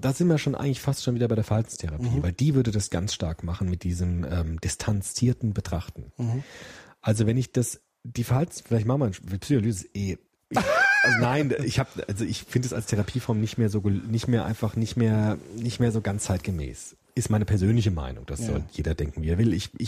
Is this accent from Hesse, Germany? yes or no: yes; Frankfurt, Hesse, Germany; Frankfurt, mein Heimatdorf, ist ja jetzt so eine Art Negativbild geworden